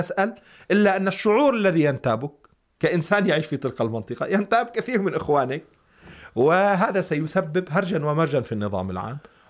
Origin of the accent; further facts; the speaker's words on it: Lebanon; now in Iran; مثلا عندنا في لبنان لا يوجد هذا الاسم